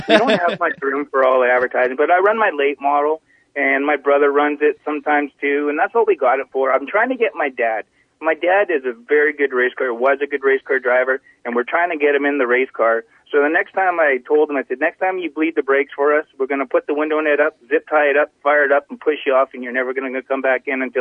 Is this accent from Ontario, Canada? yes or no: no; Victoria, British Columbia, Canada; where I come from Western Speedway, our racetrack, it has brought a lot of good race car drivers out of Western Speedway in Victoria.